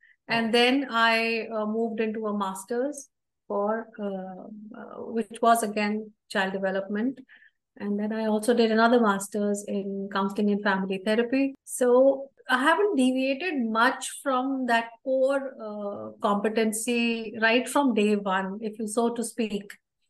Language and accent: English; Delhi, India; So I grew up in Delhi.